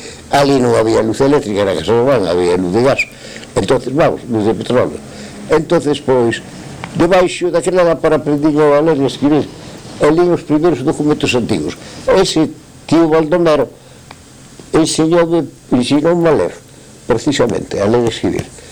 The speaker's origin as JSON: {"language": "Galician", "town": "Lugo", "region": "Galicia", "country": "Spain", "tie": "born there", "said": "Ah, nacín en Lugo. Nacín en Lugo nunha casa que non hai"}